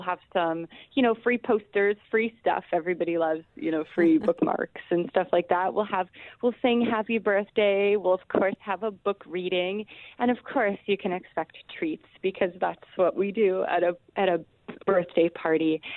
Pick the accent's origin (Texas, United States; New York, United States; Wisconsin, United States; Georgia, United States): Wisconsin, United States; Green Bay; And that's even more beloved for me when it happens in your hometown, because Green Bay is my hometown.